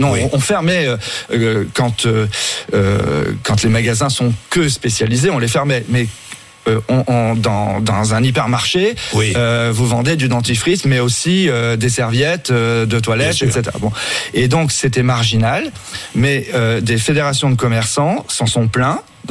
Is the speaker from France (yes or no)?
yes; Brittany, France; Excusez-moi, je suis breton.